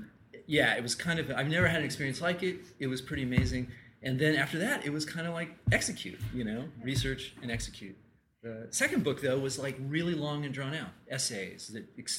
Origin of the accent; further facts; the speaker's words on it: Colorado, United States; I used to ski when I grew up in Colorado, ski at Winter Park